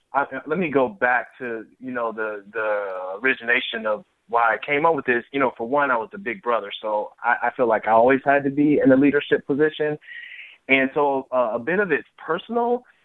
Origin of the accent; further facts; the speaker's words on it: Iowa, United States; I'm from Iowa, so I'm just up the road from Waterloo, Iowa, and I've been here all my life.